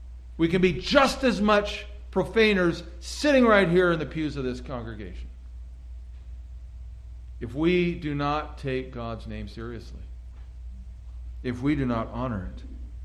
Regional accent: Oregon, United States; as I was growing up in Southern Oregon

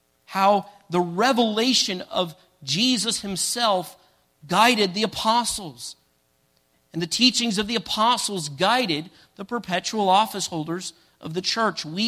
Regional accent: Indianapolis, Indiana, United States; now in Topeka, United States; I grew up in Indianapolis, and Indianapolisans doesn't quite work. So everybody in Indiana refers to themselves as Hoosiers.

